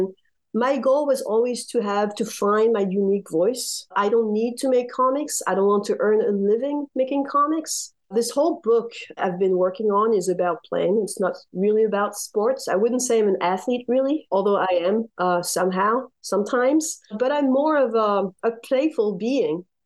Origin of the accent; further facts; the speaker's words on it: France; also born or lived in United States; I was born in France, born and raised. I'm currently living in France. I spent a lot of time in the US as a teenager and an adult.